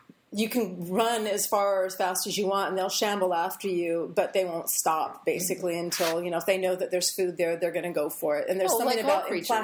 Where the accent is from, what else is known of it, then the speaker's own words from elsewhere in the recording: San Diego, California, United States; I've also got action set in San Diego, which is my hometown.